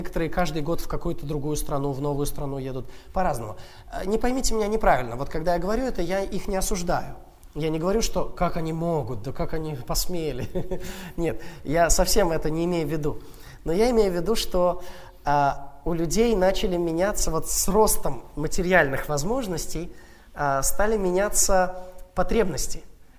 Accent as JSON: {"language": "Russian", "country": "Russia", "said": "я как россиянин, вот имея в целом меньший, наверное, доход и меньшие материальные возможности"}